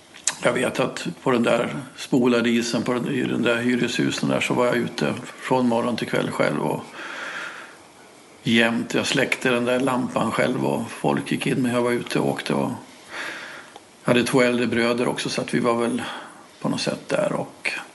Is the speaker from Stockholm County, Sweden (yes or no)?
no; Falun, Dalarna County, Sweden; also born or lived in Ljusdal / Timrå; jag är född i Falun, är dalmas, känner mig nog som dalmas, har sommarstuga i Svärdsjö som jag börjar på att bli mer och mer i.